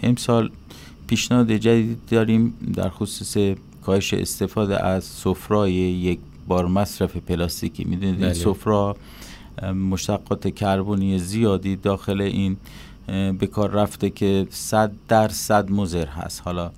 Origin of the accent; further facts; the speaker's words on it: Yazd, Iran; ما یزدی‌ها در این ایام در سطح کشور داریم و شهر خودمون